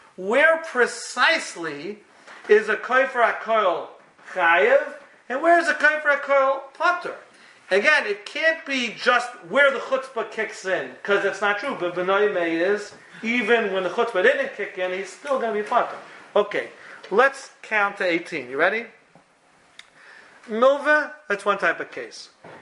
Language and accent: English; Memphis, Tennessee, United States; I'm from Memphis. You don't lock it and bolt it and chain it.